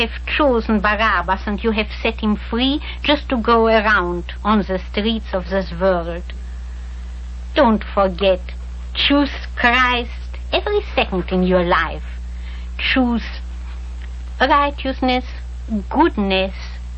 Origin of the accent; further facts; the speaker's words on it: Romania; moved away; Together with … we came to the free world, to the West. We came from Romania, a beautiful country, with snow, with sunshine, with mountains, with rivers.